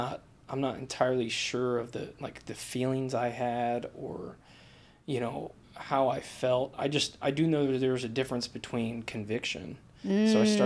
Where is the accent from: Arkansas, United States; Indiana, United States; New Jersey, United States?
Indiana, United States; Greenfield; now in Pendleton, United States; I was born in Greenfield, Indiana. Okay. Just east of Indy. Okay. Lived in a small town near Greenfield. You know, I'm a country boy.